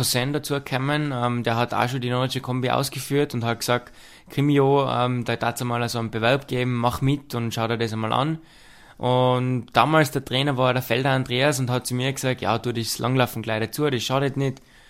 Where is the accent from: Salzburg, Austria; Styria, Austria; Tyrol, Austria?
Tyrol, Austria; Rum; Also ich bin in Ruhm aufgewachsen, bin da Volksschule gegangen und auch Hauptschule.